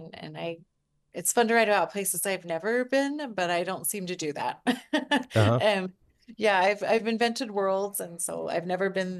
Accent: Utah, United States; I grew up in Southern Utah, so that's been a delight to revisit.

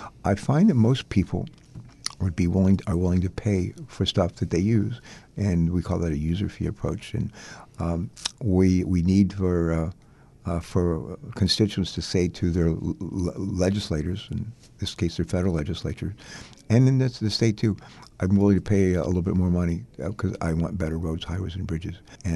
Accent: West Virginia, United States; born there; I was born in West Virginia.

